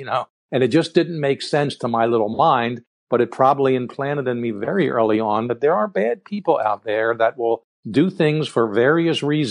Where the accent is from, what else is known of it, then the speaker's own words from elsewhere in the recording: Philadelphia, Pennsylvania, United States; I grew up in Philadelphia, and that's what my first book is about.